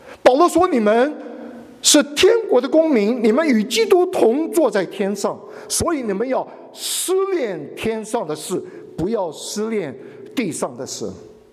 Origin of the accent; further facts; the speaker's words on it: Taiwan; also born or lived in United States; 我请问，我从台湾来，台湾多少？